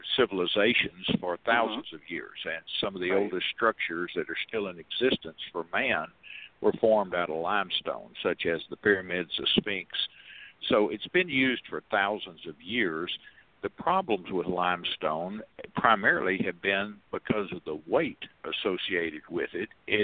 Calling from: Fort Worth, Texas, United States; Well, I'm calling from Fort Worth, Texas, where the temperature today is supposed to be 79 degrees and crystal clear skies.

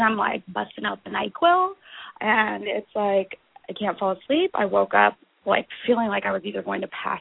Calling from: Germany

